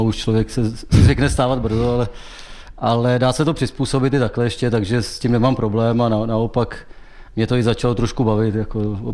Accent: Chomutov, Ústí nad Labem Region, Czechia; also born or lived in Litvínov; tím, že jsem vyrůstal v Chomutově, pak v Litvínově jsem jezdil hodně na hokej

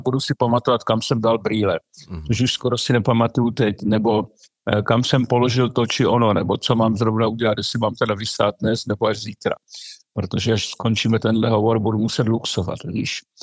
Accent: Moravian Slovakia, Czechia; Nazdar, Joško, my si můžeme jako moravští Slováci říkat vítaj.

